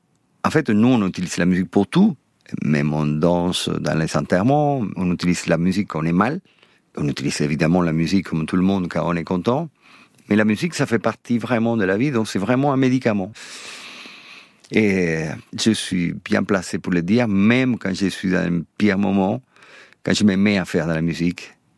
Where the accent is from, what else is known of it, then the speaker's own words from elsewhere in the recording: Cuba; je viens d'un pays à problèmes. Je viens de Cuba, un pays qui est très complexe